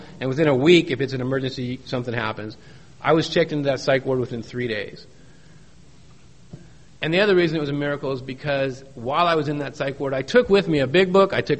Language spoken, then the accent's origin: English; San Diego, California, United States; I grew up here. I grew up in San Diego. You know, I grew up in Mission Beach. Pacific Beach. I'm a total beach rat, man. I mean, this is where I grew up.